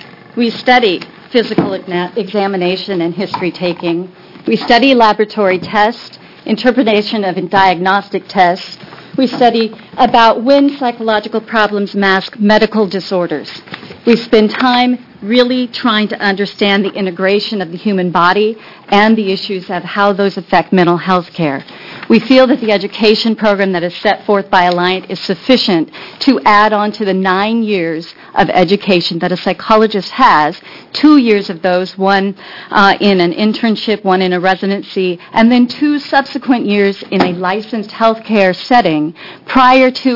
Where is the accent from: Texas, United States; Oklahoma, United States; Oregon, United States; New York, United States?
Oregon, United States; Hood River; I come from Hood River, Oregon, where I've practiced as a mental health care provider for 17 years.